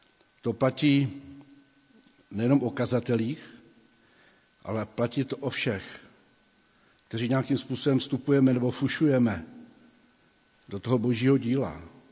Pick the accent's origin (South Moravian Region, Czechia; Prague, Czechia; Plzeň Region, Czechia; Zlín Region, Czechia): Zlín Region, Czechia; Zlín; protože jsem vyrůstal v besídce ve Zlíně